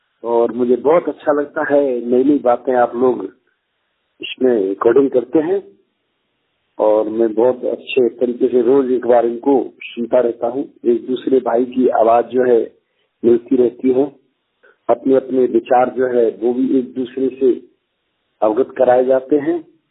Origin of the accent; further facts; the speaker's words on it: Aligarh, Uttar Pradesh, India; मैं जिला अलीगढ़ का रहने वाला हूँ।